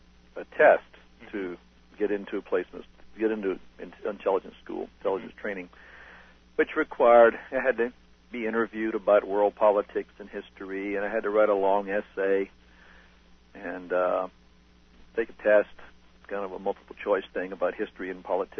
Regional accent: Georgia, United States; born there; and I was born in Georgia, so I was a little bit more used to the humidity than

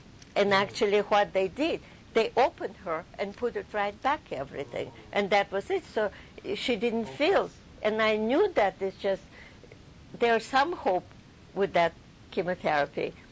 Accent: Harbin, Heilongjiang, China; English is a second language; I came from Harbin.

